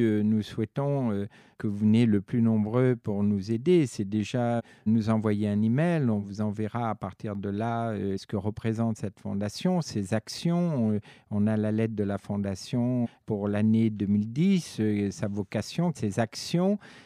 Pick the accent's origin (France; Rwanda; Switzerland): France; Paris, Île-de-France; born there; also born or lived in Africa; Je suis quasiment né en Afrique, je suis né à Paris, mais à 6 mois, j'étais en Afrique, en brousse.